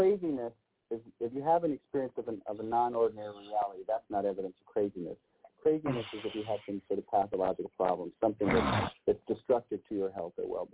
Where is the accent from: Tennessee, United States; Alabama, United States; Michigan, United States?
Michigan, United States; I grew up in Michigan. We lived in a very rural area in the midst of the woods.